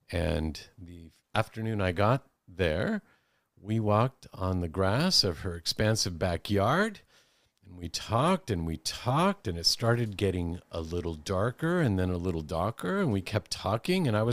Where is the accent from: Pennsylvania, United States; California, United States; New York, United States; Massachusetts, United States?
California, United States; Growing up in Central California, I had never seen a firefly